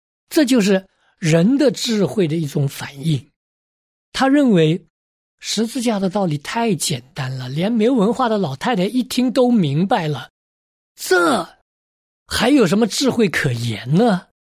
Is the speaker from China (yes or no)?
yes; China; 其实我们中国人也有点这样的